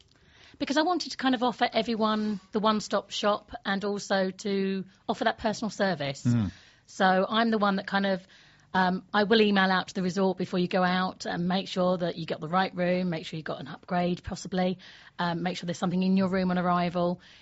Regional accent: Maidstone, South East England, United Kingdom; Maidstone.

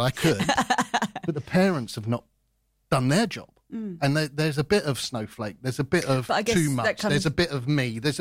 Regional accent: London, United Kingdom; I'm from London.

